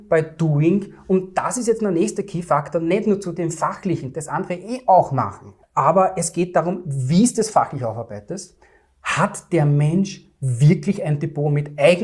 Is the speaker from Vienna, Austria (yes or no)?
yes; Vienna, Austria; Ich komme aus Wien, aus dem 3. und 11. Wiener Gemeindebezirk